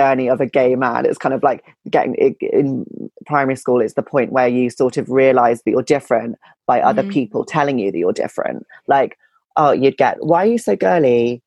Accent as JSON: {"language": "English", "town": "Chiswick", "region": "London", "country": "United Kingdom", "tie": "born or raised there", "said": "So I was born in Chiswick in London."}